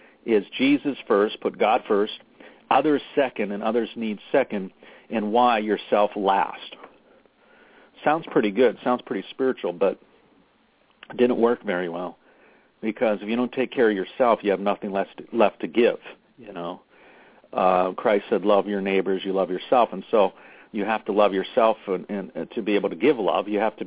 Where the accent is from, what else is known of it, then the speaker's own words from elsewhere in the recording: Pittsburgh, Pennsylvania, United States; When I was a little boy, I grew up in Pittsburgh, in an area of Pittsburgh called Westview.